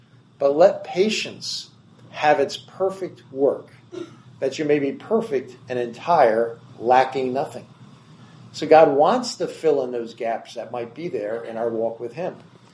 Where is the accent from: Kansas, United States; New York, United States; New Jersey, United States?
New Jersey, United States; I come from the Jersey Shore up and over in New Jersey.